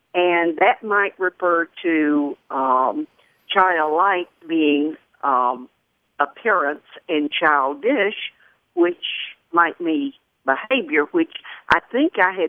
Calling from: Panama City, Florida, United States; accent: Southern; Panama City, Florida.

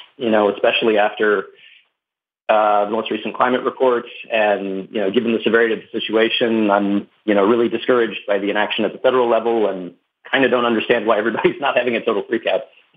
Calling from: California, United States; I'm calling from California

